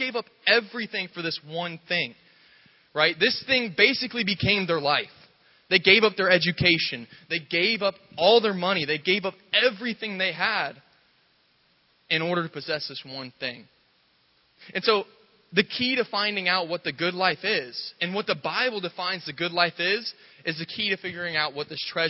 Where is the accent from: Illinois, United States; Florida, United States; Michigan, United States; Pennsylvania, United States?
Florida, United States; Englewood; So for those who don't know me … I grew up here in Englewood, Florida, 22 years old.